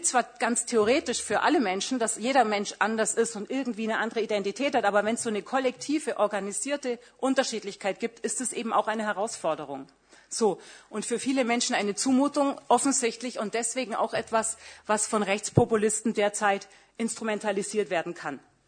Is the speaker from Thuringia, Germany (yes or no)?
no; Berlin, Germany; ich komme aus Berlin, da ist sowas schon eher eine exotische Minderheitenveranstaltung